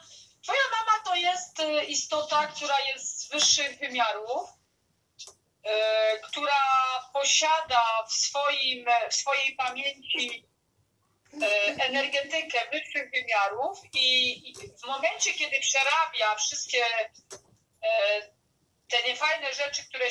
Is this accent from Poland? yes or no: no; Rome, Lazio, Italy; jak usłyszeli, że jestem z Rzymu, to udawali, że nie umieją po włosku.